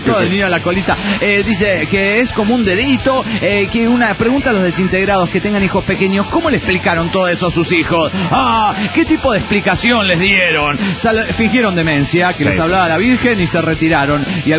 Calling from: Michoacán, Mexico; de Marina Michoacán.

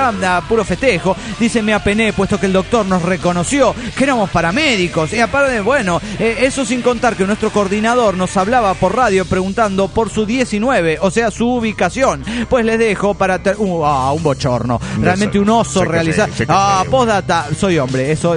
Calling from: Cádiz, Andalusia, Spain; de Cádiz, España.

